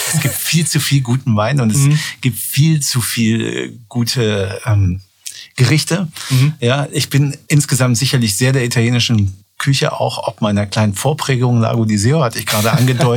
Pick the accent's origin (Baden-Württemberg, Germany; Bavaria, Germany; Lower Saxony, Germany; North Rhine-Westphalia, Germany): Lower Saxony, Germany; Bad Gandersheim; born there; Also, wo ich herkomme, ist gebürtig aus dem Norden, etwas nördlich von Göttingen, aus dem kleinen Nest, nennt sich Bad Gandersheim.